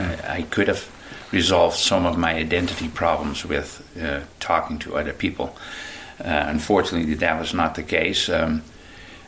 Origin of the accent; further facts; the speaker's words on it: Amsterdam, North Holland, Netherlands; moved away; I was born in the Netherlands and raised in Amsterdam. Got into lots of trouble over there.